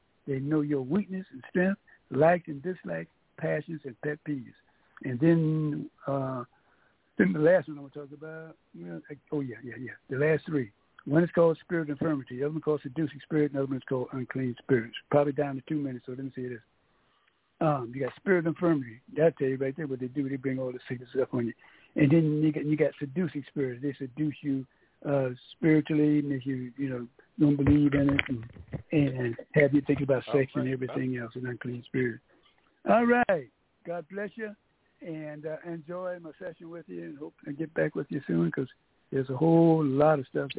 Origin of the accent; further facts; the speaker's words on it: New York, United States; You know, we grew up in New York.